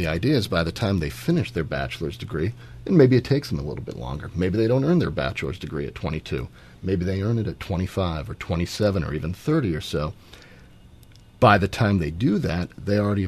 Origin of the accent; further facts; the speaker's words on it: Fairfield, Connecticut, United States; growing up in Fairfield, it's not a whole lot different than where we are right now in Greenwich